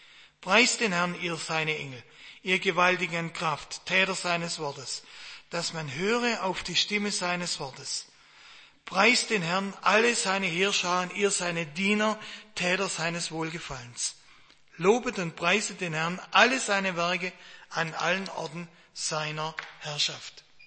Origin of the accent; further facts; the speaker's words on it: Baden-Württemberg, Germany; now in Westerwald, Germany; Also ich bin ja, komme aus dem Schwarzwald und bin ein Schwabe.